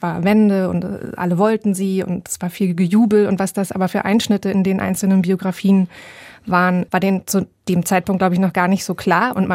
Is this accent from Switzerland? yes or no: no; eastern Germany, Germany; ich muss mich verhalten als Ostdeutsche